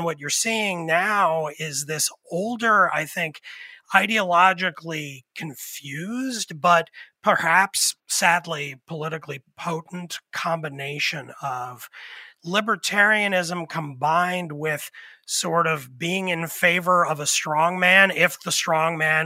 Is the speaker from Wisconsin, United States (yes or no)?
no; Pennsylvania, United States; It's big in my home state, lamentably, of Pennsylvania.